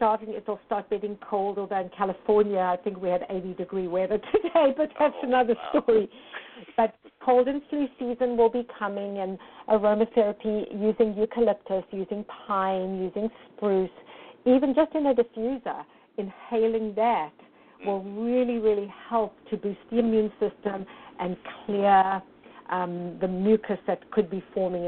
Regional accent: South Africa; It's the Afrikaans spelling of the word clinic, and I'm from South Africa.

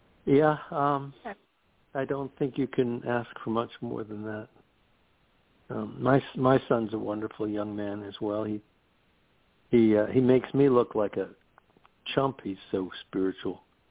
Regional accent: New York, United States; I'm a New Yorker, okay? I grew up in New York, and my background is Jewish

